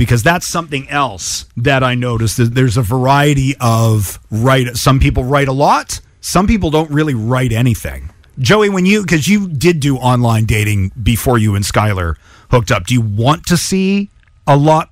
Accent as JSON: {"language": "English", "region": "Ontario", "country": "Canada", "tie": "born or raised there", "lives_now": "West Coast, Canada", "said": "when I moved to the West Coast, because I grew up in Ontario"}